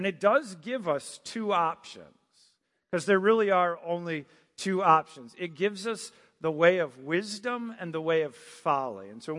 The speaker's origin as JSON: {"language": "English", "town": "Manistee", "region": "Michigan", "country": "United States", "tie": "born or raised there", "said": "I put in my hometown, Manistee, Michigan. And so that's obviously in Michigan."}